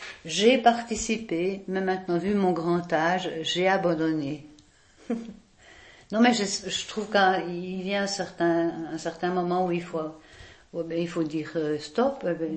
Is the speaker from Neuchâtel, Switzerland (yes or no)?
yes; Boudry, Neuchâtel, Switzerland; Mais en fait, je suis née à Boudry et puis mes parents sont venus habiter avec leur bébé.